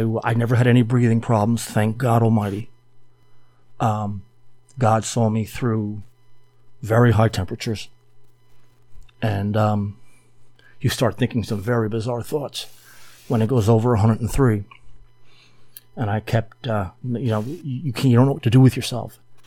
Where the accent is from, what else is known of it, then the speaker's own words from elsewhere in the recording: New Jersey, United States; That's the part of New Jersey where I'm from. I'm from Union County. And they reference many places that I knew as a kid. Everyone talked like that when I was growing up.